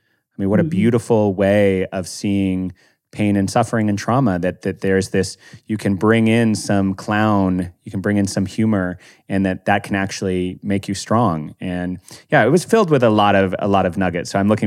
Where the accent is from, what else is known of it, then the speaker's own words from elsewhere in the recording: Santa Fe, New Mexico, United States; because I'm actually from Santa Fe, New Mexico. So I imagine that we both have a similar love of those vast, beautiful skies.